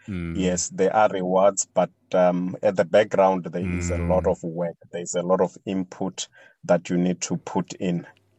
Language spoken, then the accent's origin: English; Limpopo, South Africa; Yeah, so I am from Limpopo. I am an Adventist